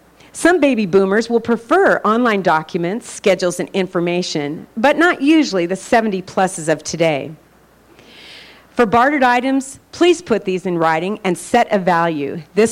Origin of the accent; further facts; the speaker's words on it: California, United States; I'm a Californian.